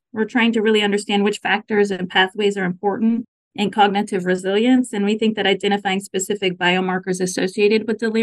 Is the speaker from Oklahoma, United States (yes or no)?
yes; Oklahoma, United States; I'm originally from Oklahoma.